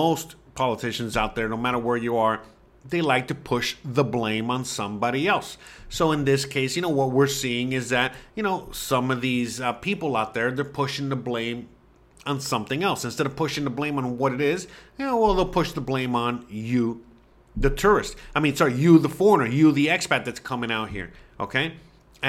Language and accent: English; United States; And I'm sure, again, as an American